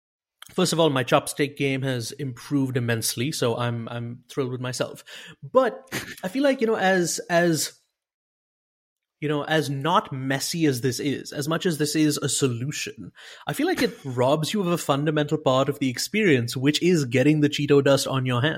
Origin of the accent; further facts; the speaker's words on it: India; Look, I'm Indian. Like, we eat a lot of food with our hands.